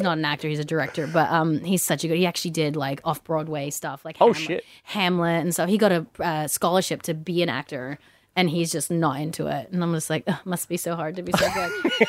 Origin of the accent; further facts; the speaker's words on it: Australia; Growing up in Australia, there's tons of English people.